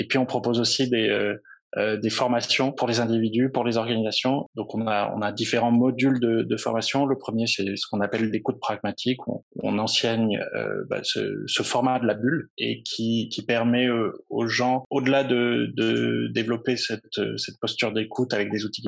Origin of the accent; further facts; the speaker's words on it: France; Je suis français.